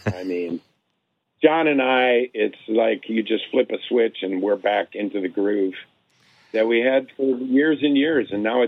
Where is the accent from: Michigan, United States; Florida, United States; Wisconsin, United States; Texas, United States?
Wisconsin, United States; Lodi; I am. I'm from Lodi.